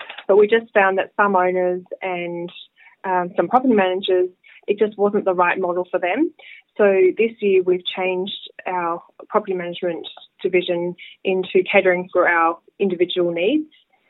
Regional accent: Sydney, New South Wales, Australia; I grew up in Sydney, in Lynnfield, went to Clara High School

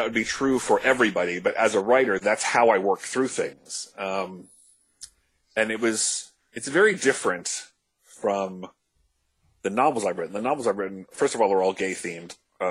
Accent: United States; I grew up outside Washington, D.C. They were still in Canada.

